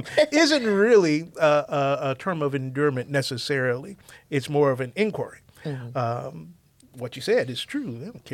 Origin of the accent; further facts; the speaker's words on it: Toledo, Ohio, United States; moved away; also born or lived in Carolinas; I'm from Toledo as well, originally, but I spent more than half my life in the Carolinas and down south